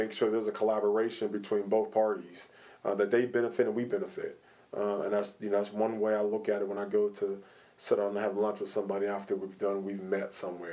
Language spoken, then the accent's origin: English; Pittsburgh, Pennsylvania, United States; also born or lived in Phoenix; I'm originally from Pittsburgh, where I was taught at the Pittsburgh Public Schools, and then moved to Phoenix